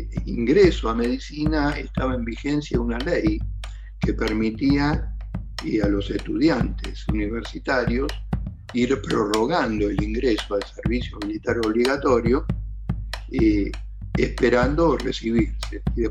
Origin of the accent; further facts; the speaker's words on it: Bernal, Buenos Aires Province, Argentina; Yo me crié y vivo en Bernal, un típico barrio de clase media